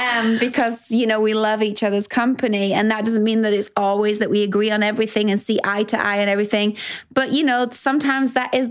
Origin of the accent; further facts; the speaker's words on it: England, United Kingdom; he's American, I'm English.